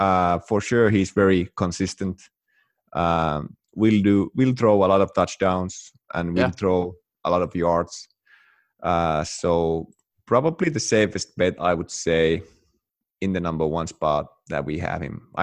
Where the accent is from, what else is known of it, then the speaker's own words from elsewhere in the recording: Paltamo, Kainuu, Finland; born there; English is a second language; Actually, I was born there in Paltamo. It's a small village